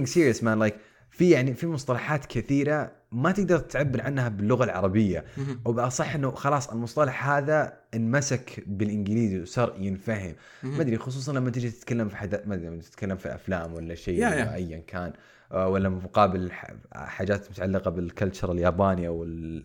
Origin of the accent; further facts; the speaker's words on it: Saudi Arabia; في بعض الناس عقل عندنا في السعودية